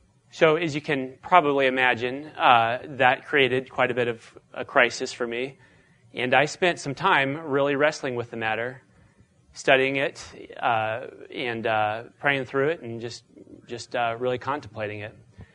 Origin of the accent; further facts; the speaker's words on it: Phoenix, Arizona, United States; But I'm actually originally from Phoenix, was born and raised there, and that's where, after college, went back home to Arizona, and that's where we flew in from today.